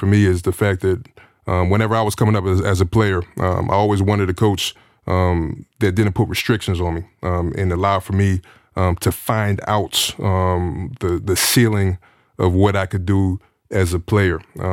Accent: Pittsburgh, Pennsylvania, United States; I grew up in Pittsburgh, Pennsylvania. My father and mother were both educators.

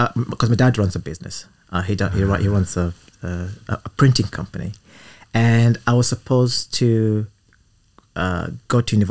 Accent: Nairobi, Kenya; moved away as an adult; also born or lived in United Kingdom; because I grew up in Nairobi and I was born in Nairobi. And yeah, I think my first encounter with real cold was when I came to do my studies in the UK.

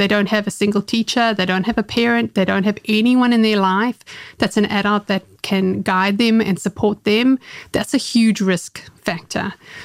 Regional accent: South Africa; I come from South Africa. So by contrast, it was a big change.

